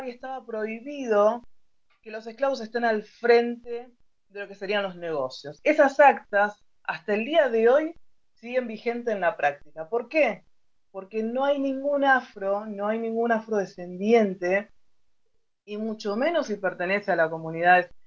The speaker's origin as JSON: {"language": "Spanish", "country": "Argentina", "said": "de Argentina."}